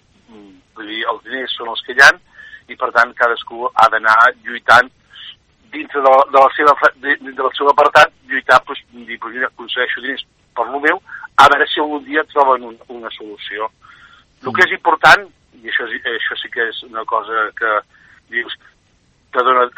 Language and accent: Catalan; Calella, Catalonia, Spain; jo soc de Calella, hi ha caixes a Calella i a Pineda